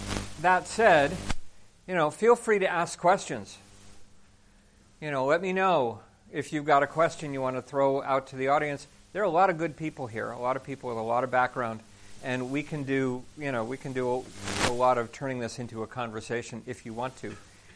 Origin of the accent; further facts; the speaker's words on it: Minnesota, United States; I come from Minnesota.